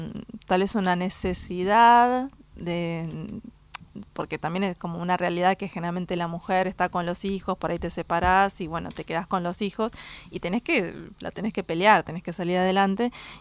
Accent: Argentina; moved away as an adult; aproximadamente como en el 2000 empecé mi travesía fuera de Argentina trabajando en cruceros, después volví, después me fui de vuelta

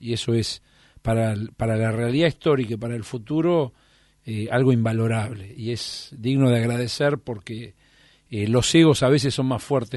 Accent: Dolores, Buenos Aires Province, Argentina; Yo soy de Dolores, una ciudad de la provincia de Buenos Aires. Me crié como todos los chicos de la provincia, con las costumbres de pueblo, en un hogar de 8 hermanos, 9 en realidad, pero una hermana había fallecido muy chica, madre de origen británico

